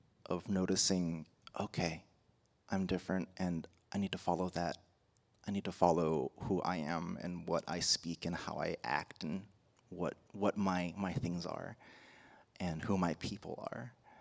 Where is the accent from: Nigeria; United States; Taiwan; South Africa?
Taiwan; moved away; I'm in a country where I didn't grow up here. I grew up in Taiwan. I grew up in a place where a population looked just like me.